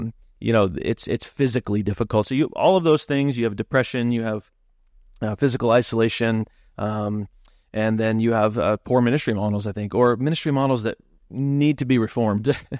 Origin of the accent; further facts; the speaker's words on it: Maine, United States; you know, I grew up in Maine as a just a regular person